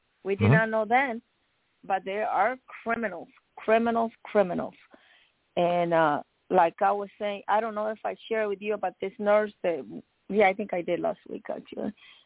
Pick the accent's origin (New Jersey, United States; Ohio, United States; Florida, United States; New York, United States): Florida, United States; Miami; This is one of my childhood friends I grew up with in Miami.